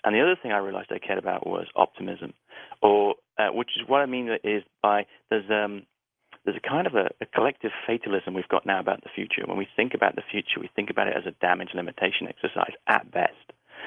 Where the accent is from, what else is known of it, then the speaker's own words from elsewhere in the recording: England, United Kingdom; We as you know, being English, we're not that fond of smugness or self-aggrandizing.